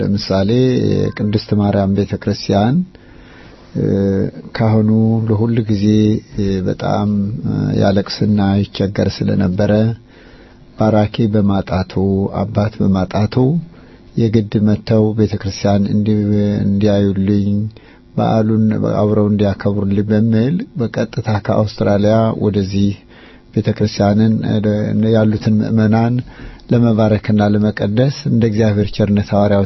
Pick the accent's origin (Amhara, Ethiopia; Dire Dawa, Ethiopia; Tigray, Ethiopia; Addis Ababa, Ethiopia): Amhara, Ethiopia; Sekota; also born or lived in Ofla / Korem; ያው በኦፍላ ሰቆጣ በኮረም መሃል ላይ በዋግ ላይ ነው ተወልጄ ያደኩት።